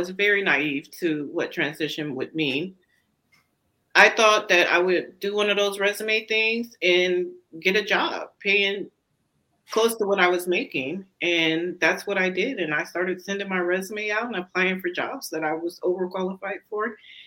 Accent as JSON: {"language": "English", "town": "Dallas", "region": "Texas", "country": "United States", "said": "Memorial Day, we're from Dallas."}